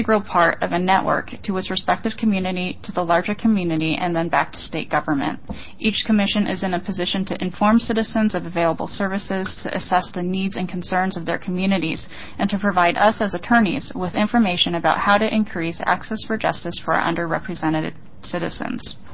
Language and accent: English; Coos Bay, Oregon, United States; As a teenager growing up in Coos Bay, I experienced racism and intolerance that most people don't think still exists today.